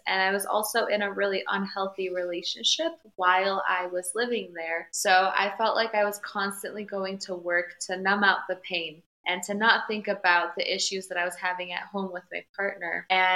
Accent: Chicago, Illinois, United States; I'm from Chicago originally, and I loved working and living there.

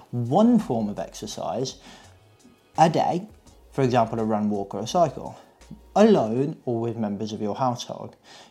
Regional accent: United Kingdom; come on, we're British, we don't like talking to each other anyway

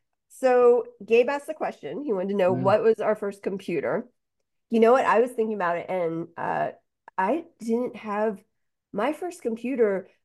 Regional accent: Pennsylvania, United States; I grew up near Penn State University.

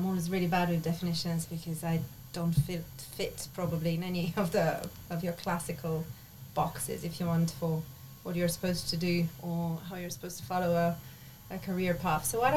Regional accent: Romania; Visited my grandma in my hometown in northeast Romania

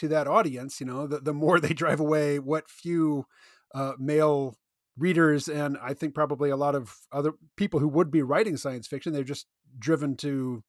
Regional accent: Kansas City, United States; Not a lot of Spanish speakers when I was growing up in Kansas City.

